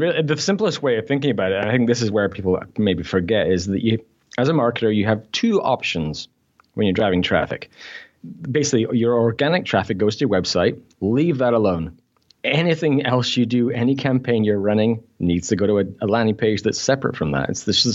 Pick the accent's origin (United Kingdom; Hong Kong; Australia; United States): United Kingdom; Scotland; also born or lived in Newcastle; I grew up in Scotland, but I was born in Newcastle, so I'm a Geordie.